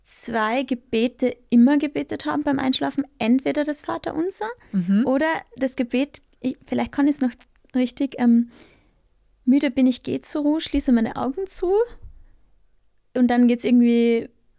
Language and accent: German; Carinthia, Austria; Also ich bin am Land in Kärnten groß geworden. Wird man wahrscheinlich auch ein bisschen hören